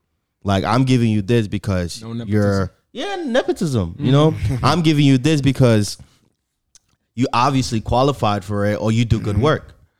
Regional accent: United States; because I'm from the States and I come down there

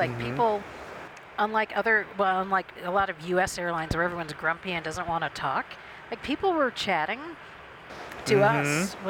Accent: South Carolina, United States; growing up in South Carolina, the talk radio we listened to all day in the background

